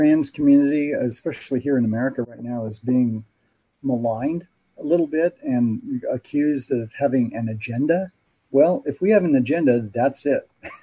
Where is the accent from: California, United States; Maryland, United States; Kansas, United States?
Kansas, United States; I had to mention I came from Kansas. I grew up on a farm, that kind of thing.